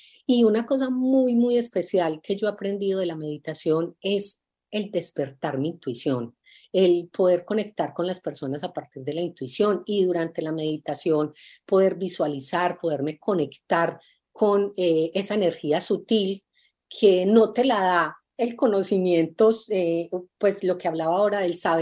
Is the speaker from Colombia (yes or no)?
yes; Colombia; now in Los Angeles, United States; me siento habitante del mundo, aunque soy colombiana. Resido en Los Ángeles, me siento habitante del mundo, me gusta conocer muchas culturas, viajar